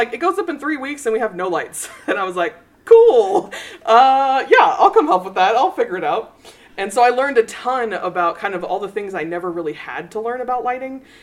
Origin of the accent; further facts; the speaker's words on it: Carlsbad, New Mexico, United States; moved away as an adult; now in Lubbock, United States; I'm originally from Carlsbad, New Mexico. And I moved to Lubbock to go to college.